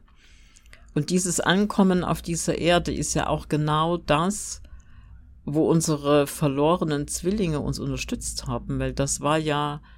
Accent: Thuringia, Germany; Und für mich als Thüringerin in einen Duft von Bäumen und Wald zu sein, ist für mich auch immer besonders schön und eine besonders schöne Erinnerung an Heimat.

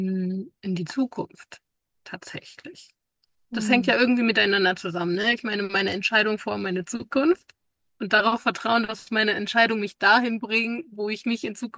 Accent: Lower Saxony, Germany; Kommen wir auch aus der Nähe von Göttingen, sind wir ja gestartet mit dem Van.

